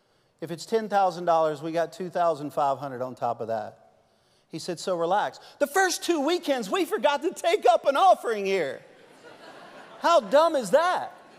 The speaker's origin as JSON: {"language": "English", "region": "Louisiana", "country": "United States", "said": "I'm French. I'm Cajun, which means you won't learn anything from me, but you're going to laugh a lot, all right?"}